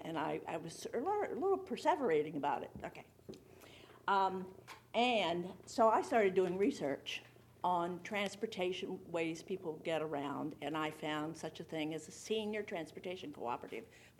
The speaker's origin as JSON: {"language": "English", "town": "Dagsboro", "region": "Delaware", "country": "United States", "tie": "born or raised there", "said": "I was raised in Dagsboro, Millsboro area."}